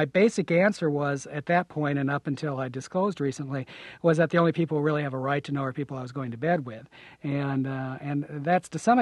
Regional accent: Aurora, Illinois, United States; born or raised there

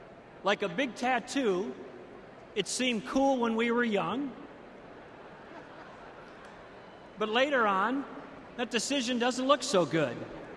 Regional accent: Minnesota, United States; Four years ago, we came together for this convention back in my home state of Minnesota.

